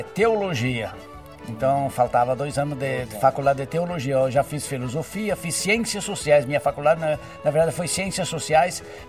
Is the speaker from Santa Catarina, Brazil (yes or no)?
yes; Palmitos, Santa Catarina, Brazil; born there; Nasci em Palmito, Santa Catarina, sou Barriga Verde.